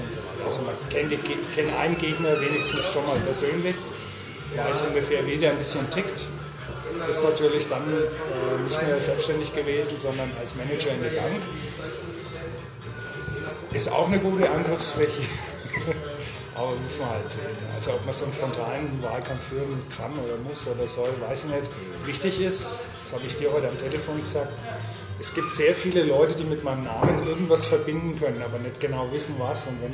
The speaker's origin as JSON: {"language": "German", "town": "Ansbach", "region": "Bavaria", "country": "Germany", "tie": "born or raised there", "said": "ich werde auch in meiner Heimatstadt Ansbach einiges machen."}